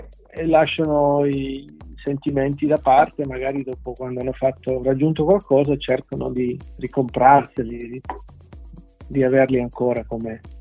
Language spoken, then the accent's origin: Italian; Switzerland; born there; Italian is a second language; Io sono nato in Svizzera e l'inglese qui è una lingua che si parla a scuola e dappertutto e mi veniva più facile dell'italiano.